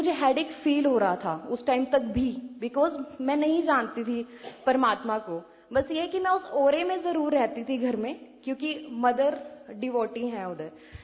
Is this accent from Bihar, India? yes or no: no; Chandigarh, India; चंडीगढ़ से आई हूँ।